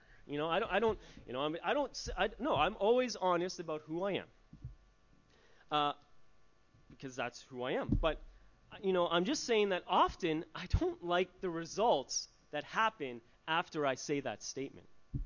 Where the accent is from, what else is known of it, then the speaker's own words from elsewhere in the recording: Canada; now in New Zealand; currently I'm the citizen of another nation, right? I'm a Canadian, right? But and I'm here in New Zealand.